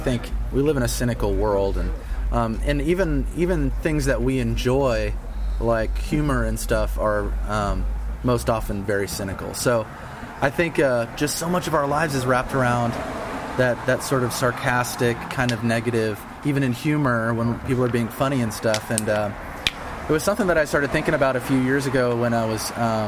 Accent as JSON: {"language": "English", "region": "Florida", "country": "United States", "said": "And so, you know, I'm from Florida. I don't drive on ice or anything like that."}